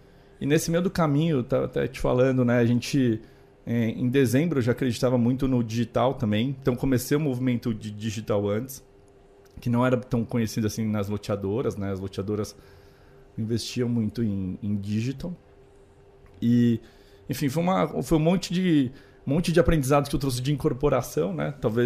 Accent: Brazil; falam de onde eu sou, apesar do sotaque óbvio, né? Para paulista não é tanto, mas pergunto onde eu sou, eu falo que eu sou do Brasil

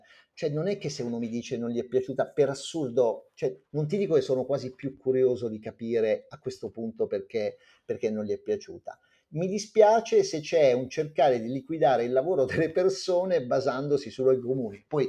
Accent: Imola, Emilia-Romagna, Italy; Sono un appassionato di macchine, sono di Imola

